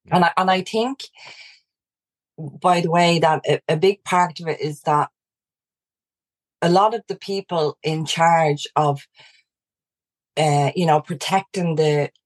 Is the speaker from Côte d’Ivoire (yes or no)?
no; Dublin, Leinster, Ireland; so I grew up in Dublin in sort of a very working class, background family, five kids. My dad was a bread man.